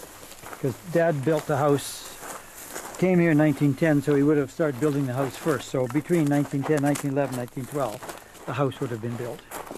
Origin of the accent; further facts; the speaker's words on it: Duncan, British Columbia, Canada; born there; I was born actually in Duncan. And January the 20th.